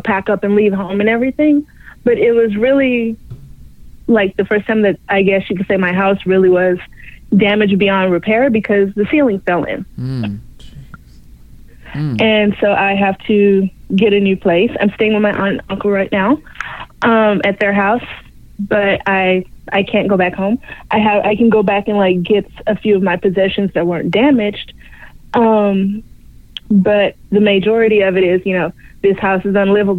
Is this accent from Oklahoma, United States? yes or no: no; Beaumont, Texas, United States; I'm an evacuee from Harvey, from Beaumont, not Houston, TJ, Beaumont.